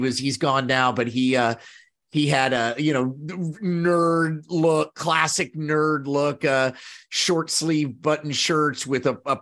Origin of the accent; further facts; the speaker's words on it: Kansas, United States; Well, yeah, I'm from Kansas. So I come from a lot of hillbilly stock, you know, white trash.